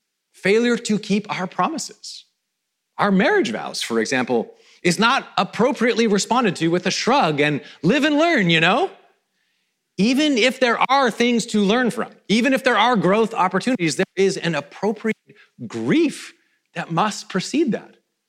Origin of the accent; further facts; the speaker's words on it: Vancouver, British Columbia, Canada; retired from the Vancouver Canucks, my hometown team.